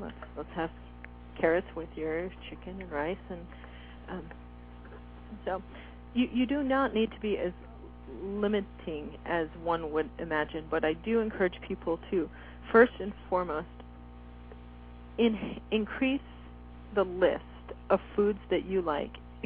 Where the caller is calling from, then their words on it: Seattle, Washington, United States; I'm speaking from Seattle.